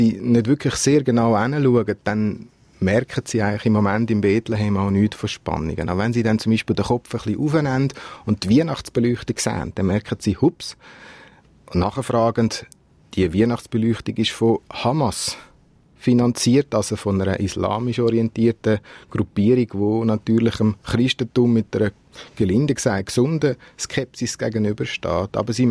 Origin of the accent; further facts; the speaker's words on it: Switzerland; now in Israel; wir als eine Schweizer Familie, die in Israel leben